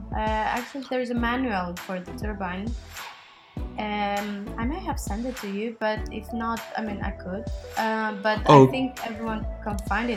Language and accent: English; Greece; also born or lived in Albania; now in Sweden; I was born in Albania, I was raised in Greece, and now I live in Sweden. I came here for my studies.